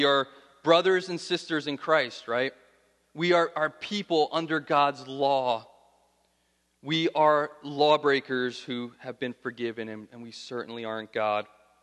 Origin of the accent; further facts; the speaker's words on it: New Jersey, United States; You know, I grew up in Central Jersey, so I can't do that.